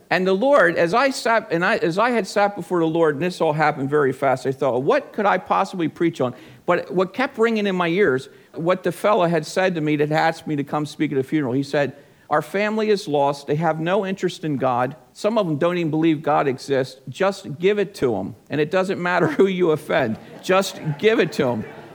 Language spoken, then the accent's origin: English; New Jersey, United States; We grew up in both in New Jersey, maybe 50 miles apart, give or take.